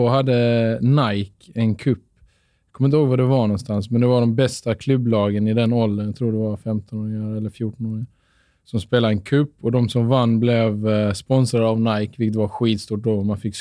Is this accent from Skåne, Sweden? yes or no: yes; Åkarp, Skåne, Sweden; moved away; jag är från Åkarp.